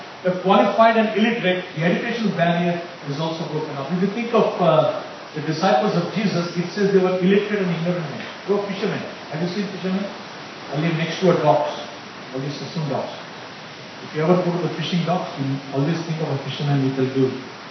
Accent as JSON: {"language": "English", "region": "Gujarat", "country": "India", "said": "So, I told you I come from Gujarat. My wife comes from Chennai."}